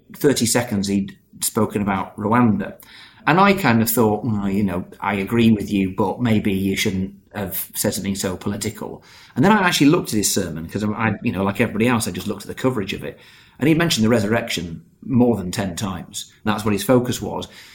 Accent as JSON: {"language": "English", "country": "United Kingdom", "said": "well, I'm British"}